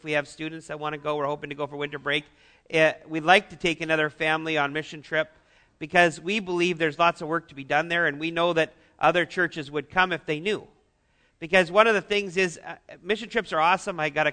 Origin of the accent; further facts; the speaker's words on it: Michigan, United States; But we're still from Michigan.